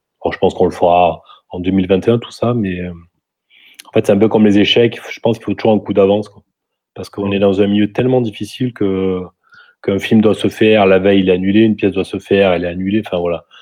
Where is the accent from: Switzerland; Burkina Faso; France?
France; Marseille, Provence-Alpes-Côte d'Azur; Moi, je viens de Marseille, comme ça peut s'entendre peut-être, où j'y suis actuellement.